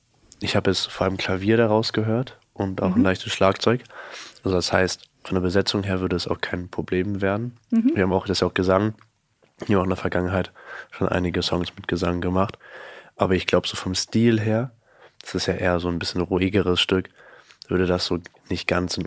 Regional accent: Munich, Bavaria, Germany; Und ich komme aus München

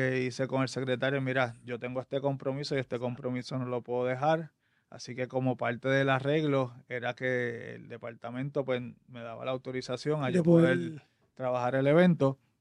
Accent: Puerto Rico; nosotros como puertorriqueños

